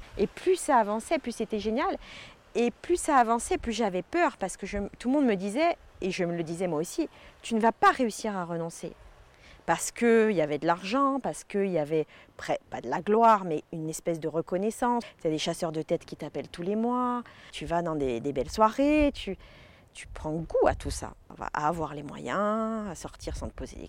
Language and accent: French; Corsica, France; je veux rentrer et compter chez moi, en Corse.